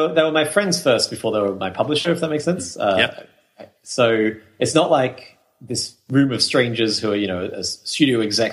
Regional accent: Australia; So I'm from Australia, a small continent across the ocean.

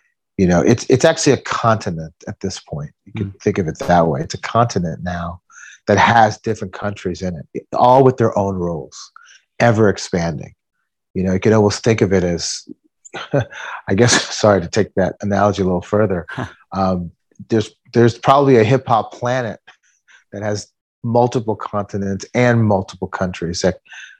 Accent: Florida, United States; I'm from South Florida, so I interned and then later was in the studio

